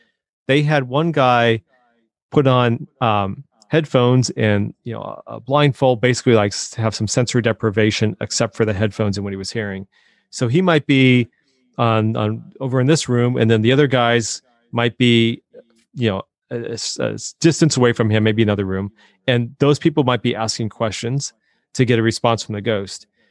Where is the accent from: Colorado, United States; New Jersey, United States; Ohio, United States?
Colorado, United States; I've done the ghost tour there, and I grew up in Colorado actually. So, always liked that place.